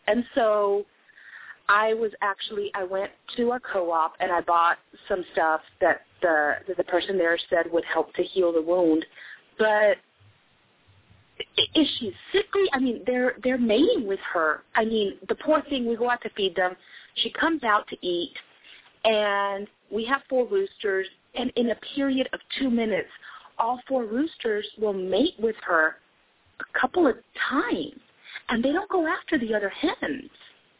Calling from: Shreveport, Louisiana, United States; I am calling from Shreveport, Louisiana.

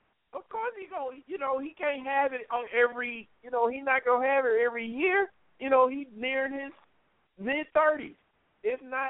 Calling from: Trenton, New Jersey, United States; I'm calling from Trenton, New Jersey.

